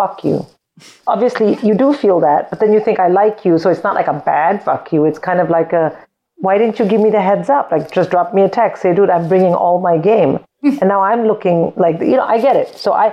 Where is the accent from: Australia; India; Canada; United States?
India; I grew up in India